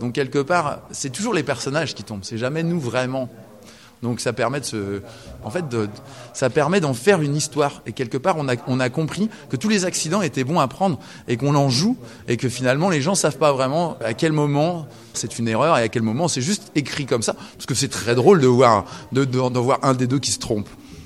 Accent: Lyon, Auvergne-Rhône-Alpes, France; born there; c'est aussi nos origines. On est nés à Lyon tous les deux.

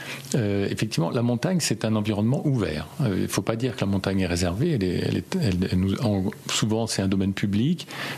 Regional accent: Île-de-France, France; un gamin de banlieue, hein, j'ai grandi dans l'Essonne, la banlieue parisienne

